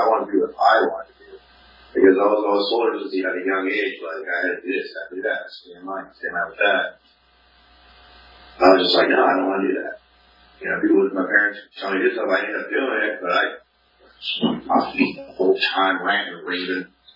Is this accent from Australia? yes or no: no; California, United States; I'm from California.